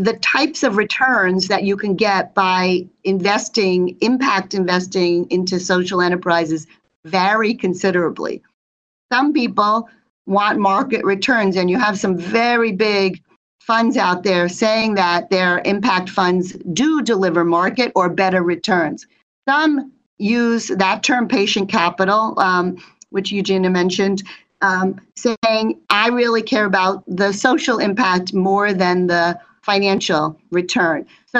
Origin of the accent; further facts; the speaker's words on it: United States; I've spent my whole career in Asia, but I'm an American.